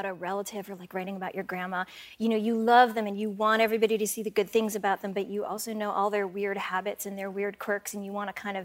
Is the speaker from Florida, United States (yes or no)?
no; Shaker Heights, Ohio, United States; a lot of things that I thought were normal from growing up in Shaker Heights were actually not normal at all, both good and bad.